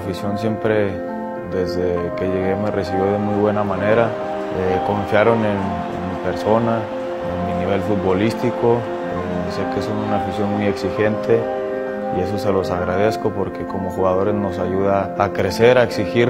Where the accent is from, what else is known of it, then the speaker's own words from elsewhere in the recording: Mexico; saber que como mexicanos tenemos ese potencial